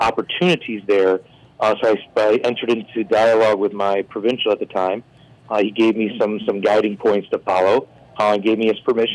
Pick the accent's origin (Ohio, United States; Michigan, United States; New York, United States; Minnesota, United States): Michigan, United States; Mayville; I'm from a little town of Mayville.